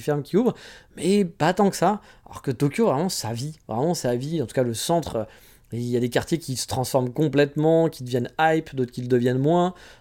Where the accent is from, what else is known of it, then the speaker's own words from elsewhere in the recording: France; Puis nous, en tant que Français, on n'aime pas.